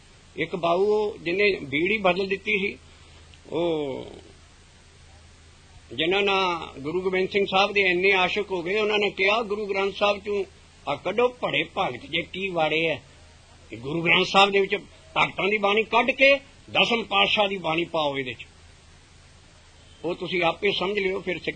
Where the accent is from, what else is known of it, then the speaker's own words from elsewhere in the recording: Balarwal, Punjab, India; born there; ਮੇਰਾ ਜਨਮ ਉਸ ਰਾਧਾ ਸਵਾਮੀ ਦੇ ਲਾਗੇ ਹੀ ਪਿੰਡ ਬਲੜਵਾਲ ਹੈ ਤੇ ਭੋਲਵਾਗੇ ਹੋਰ ਪਿੰਡ ਸਾਰੇ ਉਹਨਾਂ ਵੰਗਾਂ ਚ, ਮੇਰਾ ਜਨਮ ਉੱਥੇ ਦਾ ਹੈ।